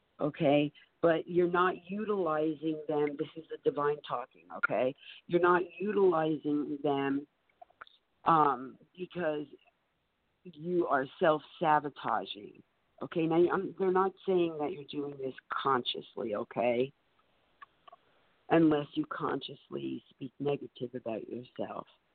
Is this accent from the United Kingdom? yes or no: no; New Jersey, United States; So I know western New Jersey. I grew up in New Jersey, so I know about it.